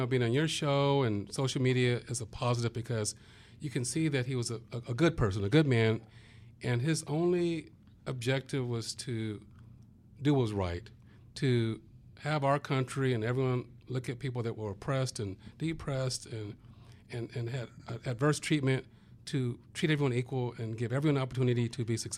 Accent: San Diego, California, United States; I grew up in San Diego, but San Diego did have the nickname the Mississippi of the West Coast

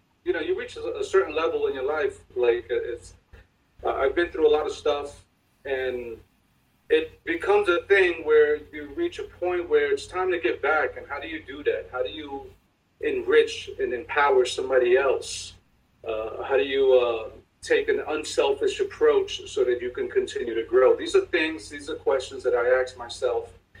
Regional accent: Bronx, New York, United States; I had this totally distorted perception of what life was at this age growing up in the South Bronx.

